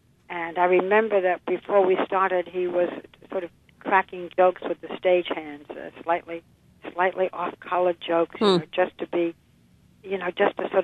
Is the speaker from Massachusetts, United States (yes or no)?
yes; Boston, Massachusetts, United States; I'm from Boston.